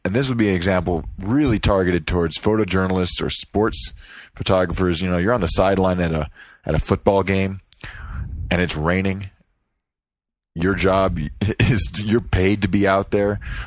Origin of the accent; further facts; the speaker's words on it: Miami, Florida, United States; Well, growing up in Miami, mm-hmm. and having that yellow raincoat, that rubberized stuff